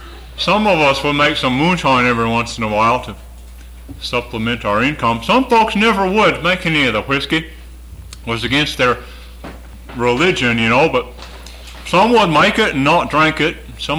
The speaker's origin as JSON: {"language": "English", "town": "Nicholson Hollow", "region": "Virginia", "country": "United States", "tie": "born or raised there", "said": "I grew up in Nicholson Hollow, well, lived most of my young life in Nicholson Hollow, born in Corbin Hollow. … so I moved into Nicholson Hollow"}